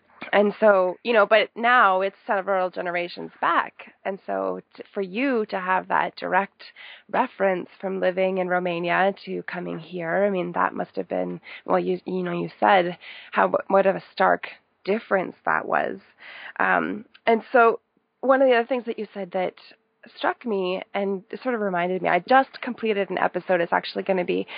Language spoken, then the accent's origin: English; Canada; I'm Canadian and I live in Canada